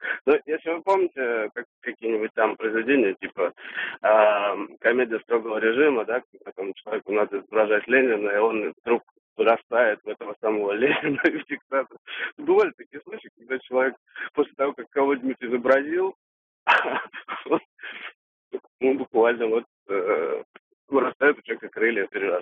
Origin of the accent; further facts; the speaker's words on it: Saint Petersburg, Russia; Я из Питера.